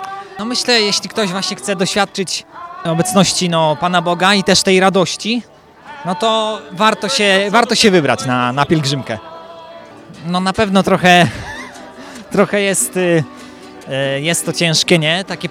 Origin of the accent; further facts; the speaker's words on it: Lower Silesian Voivodeship, Poland; jestem z okolic Kątów Wrocławskich.